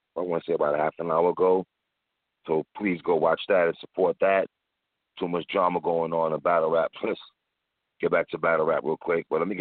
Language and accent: English; Brooklyn, New York, United States; born there; I'm born in Brooklyn, nigga, be clear.